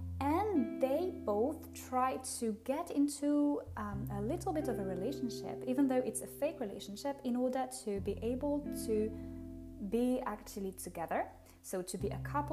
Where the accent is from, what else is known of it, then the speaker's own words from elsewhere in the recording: France; accent: French; English is a second language; Being French and having my French accent when I say names